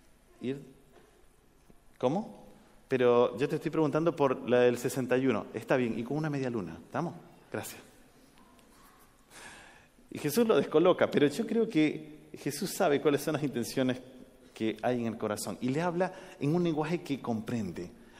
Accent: Argentina; born there; En Ecuador, nací en Argentina.

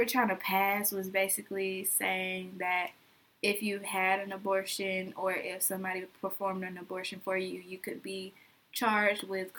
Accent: Alabama, United States; Being that we are from Alabama, you know.

